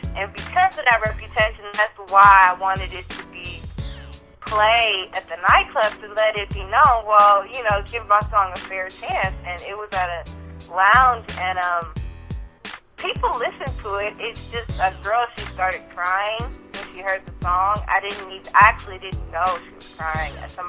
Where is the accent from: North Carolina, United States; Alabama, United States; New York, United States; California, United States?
California, United States; Oakland; Yeah, you could say I'm from Oakland. I just consider myself from the Bay Area, but my mom is from Oakland.